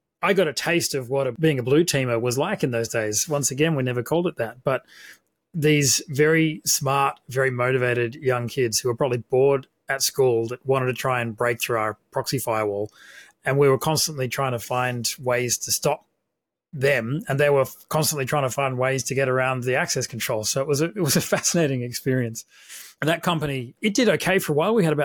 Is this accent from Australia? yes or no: yes; Adelaide, South Australia, Australia; I grew up in Adelaide and studied electronic engineering